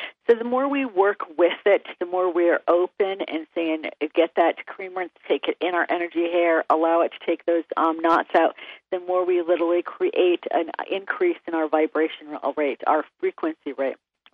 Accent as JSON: {"language": "English", "region": "East Coast", "country": "United States", "also_born_or_lived": "California, United States", "said": "I used to live out in California, and even though I'm from the East Coast"}